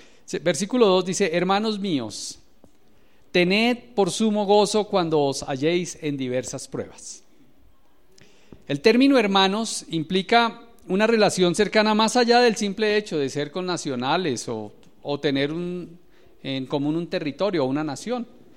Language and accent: Spanish; Saboya, Boyacá, Colombia; su merced, como dirían en mi tierra, en Saboya